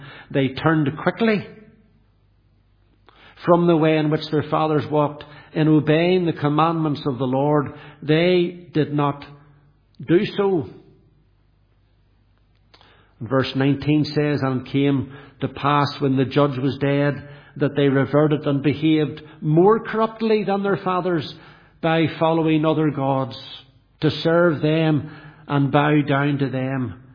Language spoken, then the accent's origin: English; Lisburn, Northern Ireland, United Kingdom; born or raised there